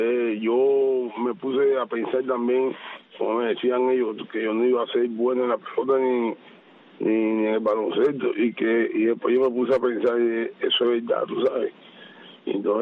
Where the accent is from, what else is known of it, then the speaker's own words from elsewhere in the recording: Santiago de Cuba, Cuba; also born or lived in Havana; cuando yo fui a mi primeros juegos escolares en Camagüey, que salí de Santiago de Cuba por primera vez